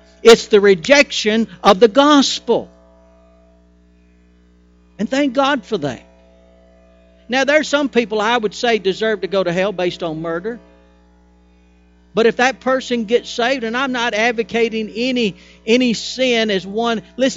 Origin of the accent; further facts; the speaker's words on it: Prattville, Alabama, United States; also born or lived in Wetumpka, United States; I'm a Prattville boy, although I was born in Wetumpka, Alabama. I'm from Prattville, and I love this place, but I didn't want to come back